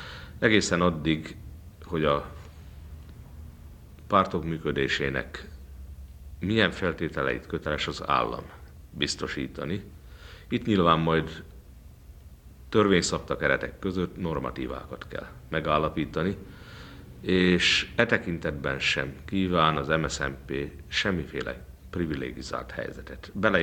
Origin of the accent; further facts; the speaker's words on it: Győr, Győr-Moson-Sopron, Hungary; egyik dunántúli nagyvárosunk hívott meg ünnepi szónoknak, ez a szülőföldemen van, Győr